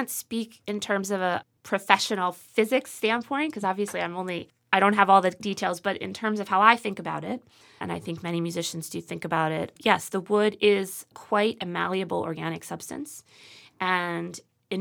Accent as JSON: {"language": "English", "town": "Philadelphia", "region": "Pennsylvania", "country": "United States", "said": "I'm from Philadelphia, so we looked at several different places in Philadelphia, also New York."}